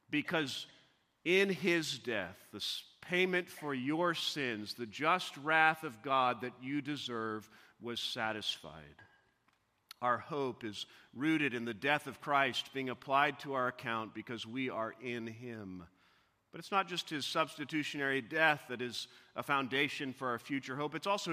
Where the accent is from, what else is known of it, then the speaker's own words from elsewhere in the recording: Missouri, United States; I remember once as a young boy growing up in Missouri